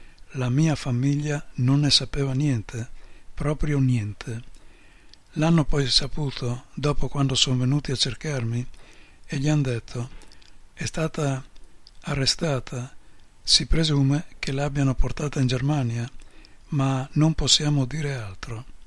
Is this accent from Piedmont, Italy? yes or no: yes; Carrù, Piedmont, Italy; sono andato al mio paese a Carrù, in provincia di Cuneo